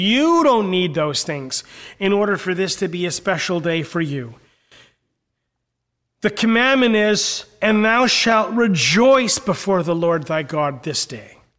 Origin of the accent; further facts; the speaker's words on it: New Jersey, United States; growing up in New Jersey, you know, the kid from Jersey